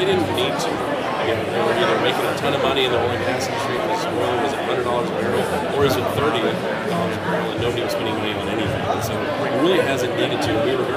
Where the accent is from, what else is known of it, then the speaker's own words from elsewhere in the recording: Houston, Texas, United States; So we're both from Houston area, and this has always been our home